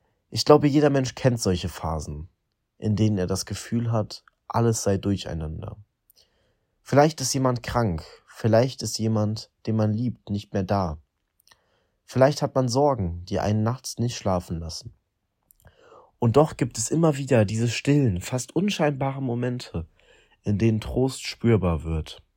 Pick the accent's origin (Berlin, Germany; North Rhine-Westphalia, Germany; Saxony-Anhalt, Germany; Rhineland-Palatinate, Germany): Rhineland-Palatinate, Germany; Niederauerbach; ich komme aus Niederauerbach